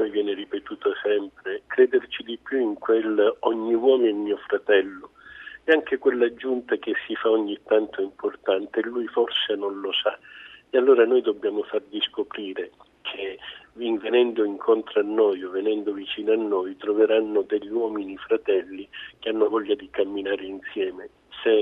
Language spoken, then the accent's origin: Italian; Agrigento, Sicily, Italy; nella mia terra succedono queste cose. Sono agrigentino